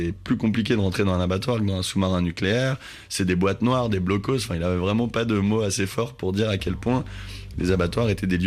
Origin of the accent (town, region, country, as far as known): Paris, Île-de-France, France; born there